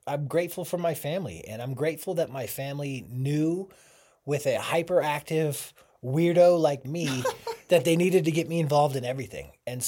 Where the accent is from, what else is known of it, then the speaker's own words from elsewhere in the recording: Boulder, Colorado, United States; like, I'm from Boulder. I say it all the time. I had all of the resources I needed.